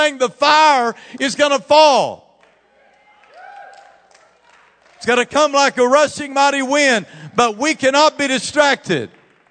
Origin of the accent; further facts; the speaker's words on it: Comanche, Oklahoma, United States; when I grew up in Comanche, Oklahoma, I had a friend named Jimmy Orem.